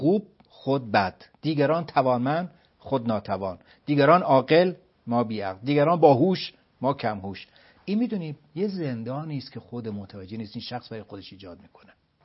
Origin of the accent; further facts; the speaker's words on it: Germany; moved away as an adult; now in Iran; من بزرگ شده آلمانم، 1 سال اومدم اینجا، آلمان از اینا نداره، من بزرگ شده اونجا، من 26 سال اونجا زندگی کردم